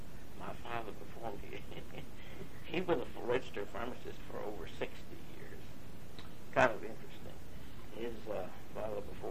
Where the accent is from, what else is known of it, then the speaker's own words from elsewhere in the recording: Sylacauga, Alabama, United States; born there; I was born in Sylacauga, Alabama.